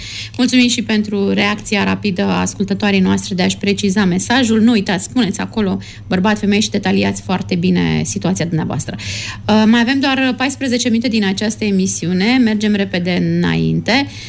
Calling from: Baia Mare, Maramureș County, Romania; din Baia Mare.

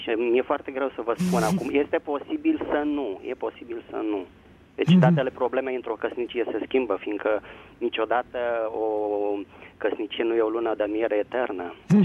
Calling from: Bucharest, Romania; sunt din București.

